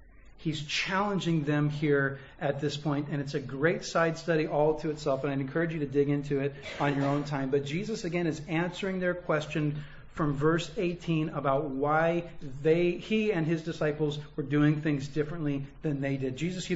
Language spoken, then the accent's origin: English; California, United States; I grew up riding skateboards in Southern California, so we didn't have that, you know